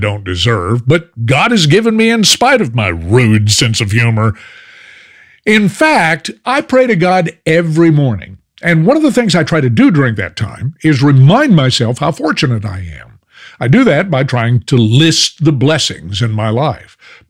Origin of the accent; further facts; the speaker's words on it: Fort Worth, Texas, United States; a local TV station in my hometown of Fort Worth.